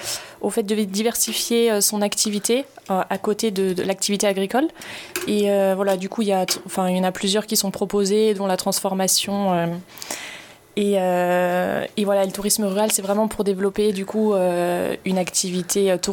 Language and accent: French; Grand Est, France; now in Florac, France; Des Vosges, je suis originaire des Vosges, j'ai grandi, j'ai fait mes études là-bas